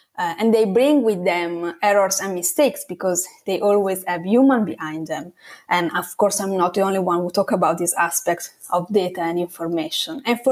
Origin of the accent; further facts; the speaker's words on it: northern Italy, Italy; English is a second language; I went in a welcoming center in my hometown in Northern Italy